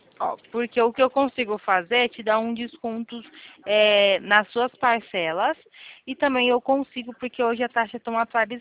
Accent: Itatiba, São Paulo, Brazil; Eu também sou aqui de Itatiba.

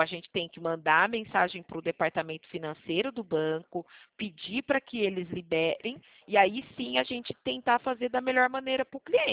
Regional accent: Campo Limpo Paulista, São Paulo, Brazil; E eu sou do interior de São Paulo, sim, de Campo Limpo Paulista, próximo Jundiaí, o senhor conhece?

